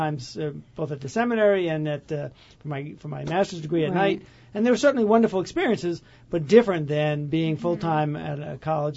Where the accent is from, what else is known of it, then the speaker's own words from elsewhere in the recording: New York City, New York, United States; because I grew up in New York City with a dad that was really trying, you know, was a police officer